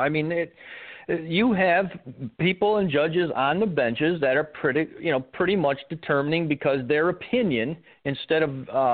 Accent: United States; born there; I am not considered an immigrant because I was born in America, a legal citizen.

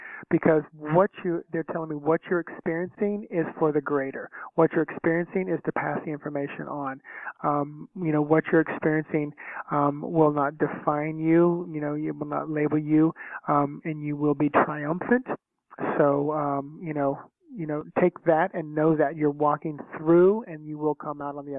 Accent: Orlando, Florida, United States; Yeah. Well, and that's where I do live. I live in Orlando, so this is my hometown.

